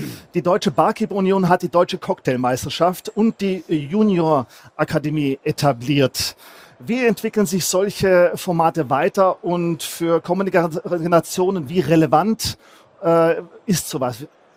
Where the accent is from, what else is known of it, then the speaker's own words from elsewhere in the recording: Switzerland; ich bin Schweizer Spirituosensommelier